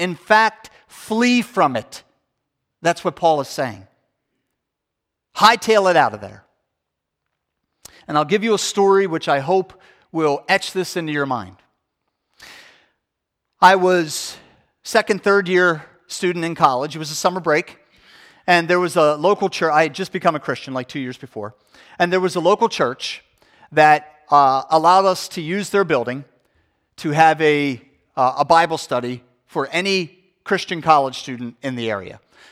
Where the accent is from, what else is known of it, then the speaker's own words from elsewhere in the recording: West Chester, Pennsylvania, United States; Scott is now one of the pastors of a thriving church in my hometown in Westchester, Pennsylvania.